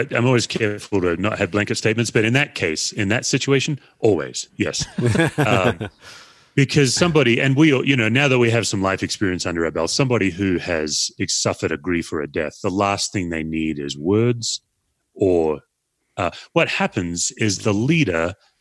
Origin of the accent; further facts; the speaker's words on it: Australia; I think because I'm an Aussie, even just politically, we're much different.